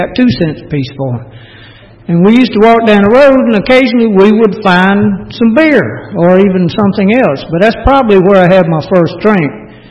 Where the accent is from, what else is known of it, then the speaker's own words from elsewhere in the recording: Kirkwood, United States; And we grew up kind of in Kirkwood, and then we moved over off of Glenwood Road, the old Glenwood Drive-In.